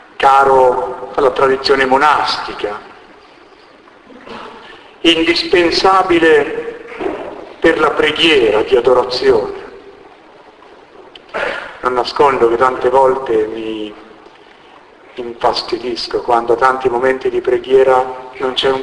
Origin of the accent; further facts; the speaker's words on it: Umbria, Italy; Vengo dalla terra di San Francesco